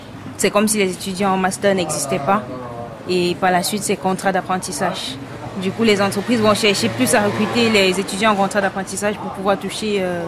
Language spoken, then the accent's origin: French; Cameroon; now in France; J'ai 23 ans. Je viens déjà du Cameroun où j'ai fait une licence en gestion des opérations.